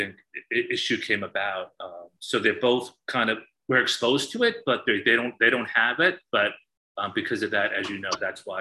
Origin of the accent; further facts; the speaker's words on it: Ireland; now in New York City, United States; I'm Irish, my wife is Chinese, right? So we live in New York City